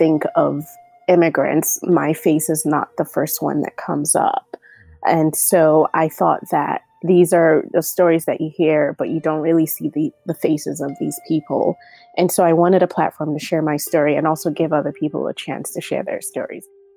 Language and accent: English; Nigeria; moved away; growing up in Nigeria